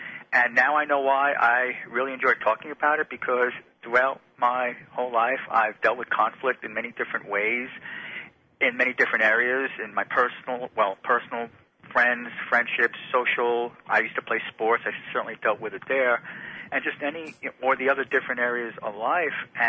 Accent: New Jersey, United States; I love growing up in New Jersey.

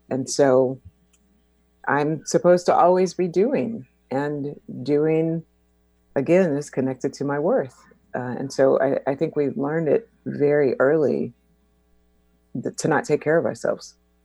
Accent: Houston, Texas, United States; I'm originally from Houston, Texas. I always lead with that. And right now I kind of moved between New York City and Oakland

